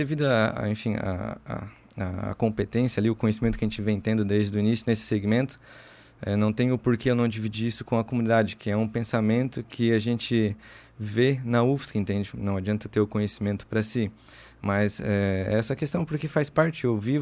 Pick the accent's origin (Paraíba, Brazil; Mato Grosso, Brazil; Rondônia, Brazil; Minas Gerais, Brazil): Rondônia, Brazil; moved away; a gente veio de Rondônia para cá, estive no ERMO, estudei fora em Joinville 2 anos no IASC